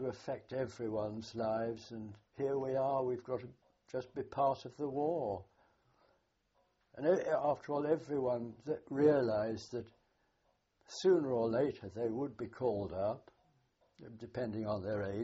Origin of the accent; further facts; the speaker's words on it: England, United Kingdom; Yes, although strictly speaking I had Scottish ancestors, but of course I was English in as much as I'd been living all my life in England, so yes. But my accent, of course, was very strange to them, naturally.